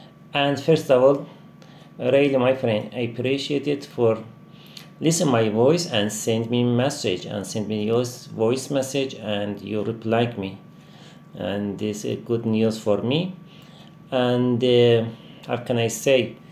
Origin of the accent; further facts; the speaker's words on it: Iran; English is a second language; You know, Iran is my hometown and I love it.